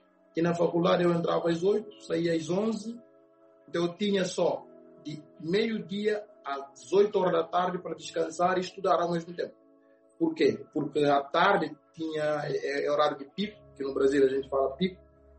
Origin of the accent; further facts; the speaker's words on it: Bissau, Guinea-Bissau; Eu sou natural de Guiné-Bissau, de uma família humilde